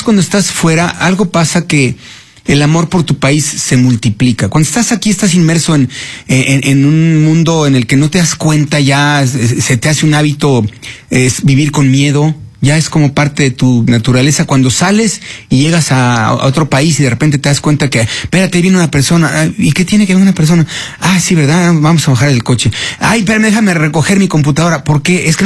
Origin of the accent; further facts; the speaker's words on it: Mexico; hay que demostrarle al mundo y Estados Unidos quiénes somos los mexicanos